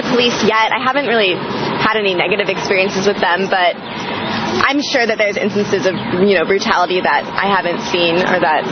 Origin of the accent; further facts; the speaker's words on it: San Luis Obispo, California, United States; I'm from San Luis Obispo over by Cal Poly.